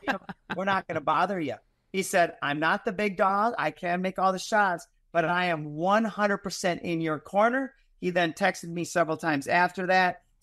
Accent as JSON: {"language": "English", "region": "Minnesota", "country": "United States", "tie": "born or raised there", "said": "So I grew up in Minnesota, so I call it God."}